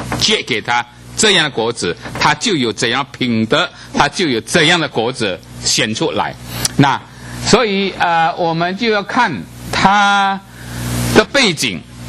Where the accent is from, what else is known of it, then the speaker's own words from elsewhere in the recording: China; 我们中国人以前人都被卖到什么南洋去做卖猪仔的什么